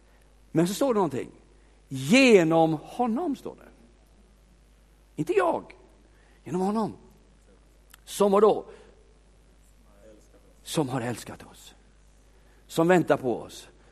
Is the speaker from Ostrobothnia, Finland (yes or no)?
yes; Ostrobothnia, Finland; Jo, men nu förstår vi är från Österbotten.